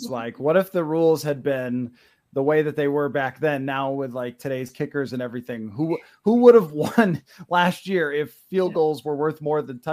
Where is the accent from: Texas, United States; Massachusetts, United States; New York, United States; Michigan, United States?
New York, United States; Buffalo; obviously I'm from Buffalo